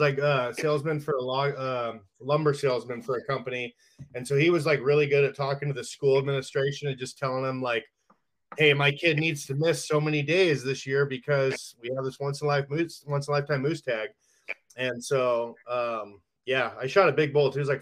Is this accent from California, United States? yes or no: no; Post Falls, Idaho, United States; Yeah, I was born and raised in Post Falls up in the northern part.